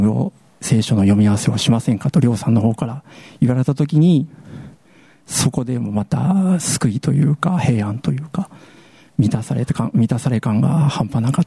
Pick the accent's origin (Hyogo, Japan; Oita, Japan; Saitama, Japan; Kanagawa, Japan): Saitama, Japan; born there; 私は埼玉で生まれてバスの運転手を長年15年ほど続けておりました